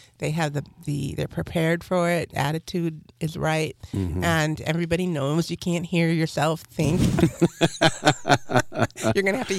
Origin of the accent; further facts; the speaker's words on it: Santa Barbara, California, United States; My boat is in Santa Barbara. So I'm from Santa Barbara